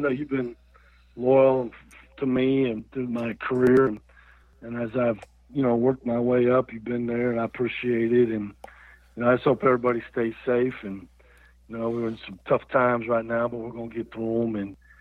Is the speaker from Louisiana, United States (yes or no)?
no; Lone Tree, Iowa, United States; Hey, I'm from Lone Tree, man. Come on, that's my hometown. We're all about trees in my hometown.